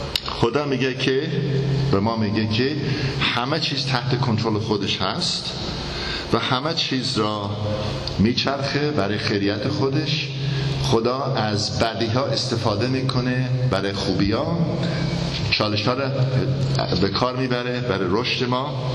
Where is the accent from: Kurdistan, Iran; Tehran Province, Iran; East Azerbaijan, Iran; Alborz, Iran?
East Azerbaijan, Iran; Tabriz; به خاطر که بچه تبریزم از سگ بدم میاد